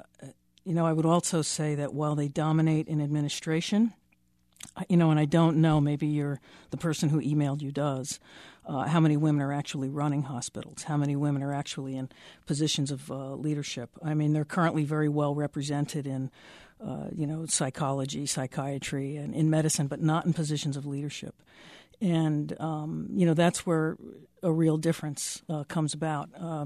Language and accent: English; New Jersey, United States; where I grew up in North Jersey.